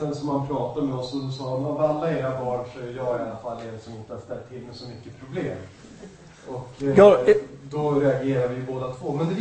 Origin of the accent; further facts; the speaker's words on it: United States; Swedish is a second language; now in Sweden; Jag känner att jag är amerikan, jag är främmande i någon mån